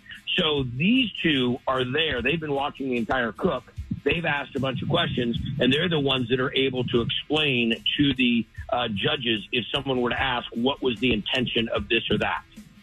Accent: California, United States; You know, we shoot it in my hometown in Northern California.

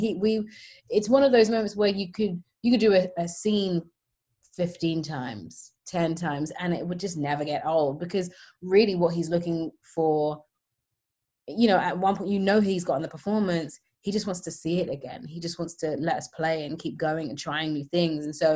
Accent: United Kingdom; it's a great honor to be included in that as a British woman

